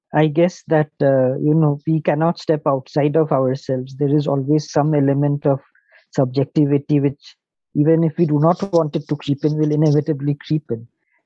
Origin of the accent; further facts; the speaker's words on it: Shillong, Meghalaya, India; firstly, I'm from Shillong